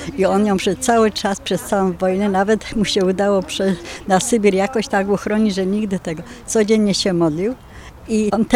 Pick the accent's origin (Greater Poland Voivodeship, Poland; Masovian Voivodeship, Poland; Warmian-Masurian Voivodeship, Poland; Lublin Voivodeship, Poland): Greater Poland Voivodeship, Poland; now in Nowa Sól, Poland; jestem obecnie z Nowej Soli, ale pochodzę z Wielkopolski, koło Gostynia. Tam Śrem, Gostyń, te rejony.